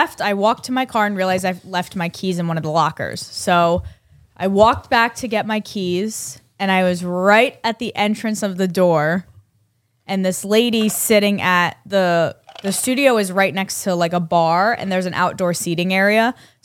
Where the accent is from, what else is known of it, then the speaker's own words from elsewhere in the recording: New York, United States; moved away; because, you know, I just moved here. I'm from New York and this and that.